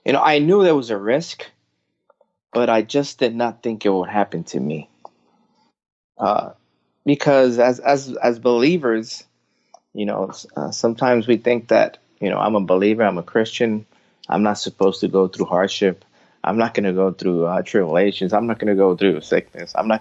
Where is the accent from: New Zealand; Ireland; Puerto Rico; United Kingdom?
Puerto Rico; I grew up in Puerto Rico. I lived very close to a military base, and I had a lot of family members that served.